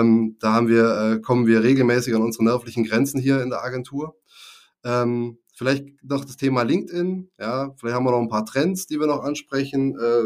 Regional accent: Bavaria, Germany; accent: Swabian; Hochdeutsch oder Schriftdeutsch zu sprechen, weil Vater aus dem Rheinland, Mutter aus dem Allgäu, in einem kleinen 700-Seelendorf aufgewachsen in Bayern

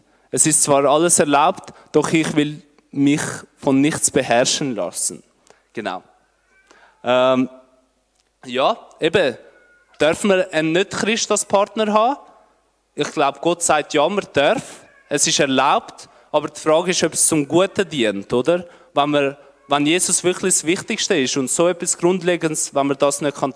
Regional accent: Albania; now in Switzerland; ich bin ja in Albanien aufgewachsen

